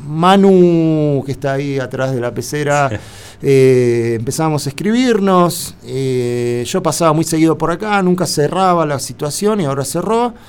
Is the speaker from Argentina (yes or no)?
yes; La Plata, Buenos Aires Province, Argentina; yo soy de La Plata